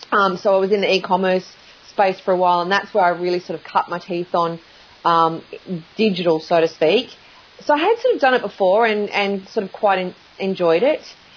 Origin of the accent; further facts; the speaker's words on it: Morpeth, New South Wales, Australia; now in Queensland, Australia; I actually grew up in a very small country town called Morpeth in rural New South Wales, and lived there pretty much my whole life